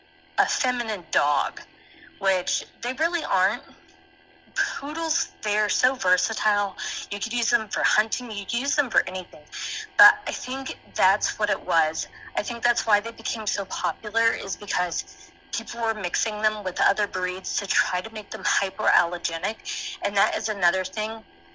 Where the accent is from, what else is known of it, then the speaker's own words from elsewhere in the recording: Florida, United States; now in Tennessee, United States; We ended up settling down in Tennessee because I am from Florida and he is from Michigan.